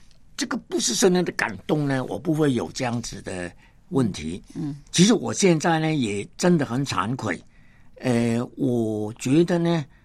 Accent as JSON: {"language": "Chinese", "country": "Hong Kong", "tie": "born or raised there", "first_language": "Cantonese", "second_language": "Chinese", "said": "我是一个香港人啊。虽然是从小是讲那个香港话广东话"}